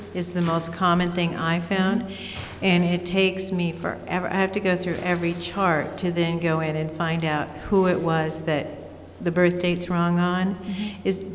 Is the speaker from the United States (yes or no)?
yes; Tacoma, Washington, United States; from Tacoma, Washington.